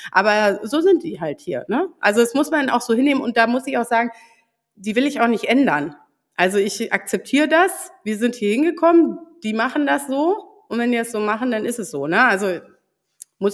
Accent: Baltic coast, Germany; ich bin an der Ostsee aufgewachsen. Ich bin eigentlich ein Ostseekind und für mich ist irgendwie so Meer normal.

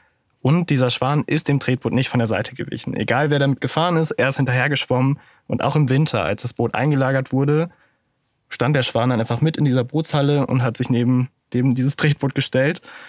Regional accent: Münster, North Rhine-Westphalia, Germany; das muss ich als Münsteraner einfach erzählen.

